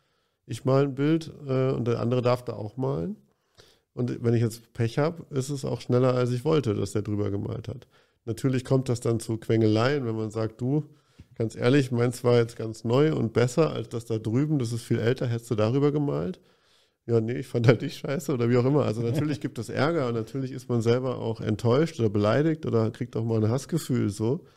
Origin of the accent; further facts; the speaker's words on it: Munich, Bavaria, Germany; also dann bin ich dann eher als Münchner gerade dann eher so, geil, hier ist endlich mal was los.